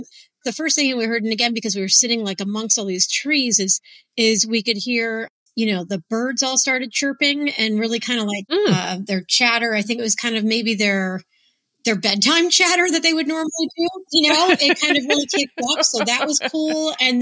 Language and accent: English; Ohio, United States; I grew up in Ohio near Cleveland, and my brother still lives there.